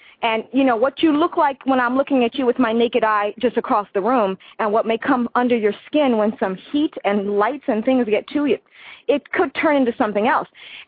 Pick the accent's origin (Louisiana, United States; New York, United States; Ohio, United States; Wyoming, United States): Ohio, United States; now in California, United States; I'm from Ohio, and I have found the secret of youth out in California.